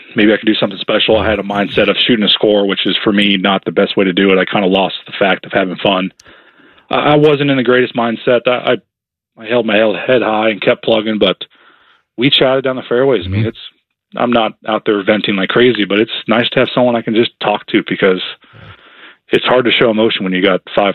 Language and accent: English; Arizona, United States; now in Ohio, United States; I mean, I grew up in Arizona. That didn't exist. But now in Ohio, we have winners, a lot of people playing virtual golf.